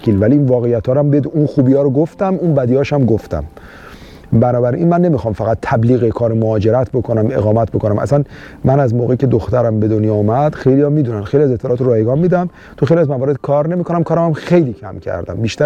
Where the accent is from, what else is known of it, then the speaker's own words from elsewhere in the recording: Iran; گفت کجایی هستی پس؟ Where are you from؟ گفتم که I'm Persian. پرشیا.